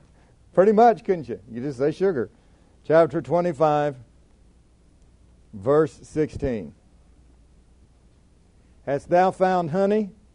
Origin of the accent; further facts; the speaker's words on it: Oklahoma, United States; We're from Oklahoma. You know what Oklahoma means? Oklahoma means mashed potatoes and gravy, fried potatoes, beans, biscuits and gravy, cornbread.